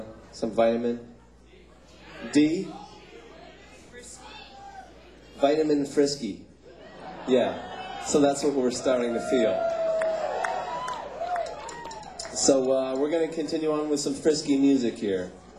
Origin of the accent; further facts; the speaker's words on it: Vermont, United States; we tried to be pretty tough about it because we're from Vermont